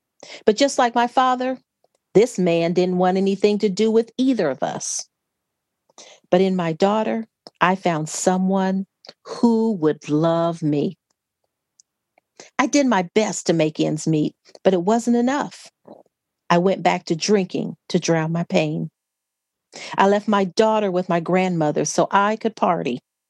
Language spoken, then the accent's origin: English; Gary, Indiana, United States; born there; So they married, and I was born in Gary, Indiana.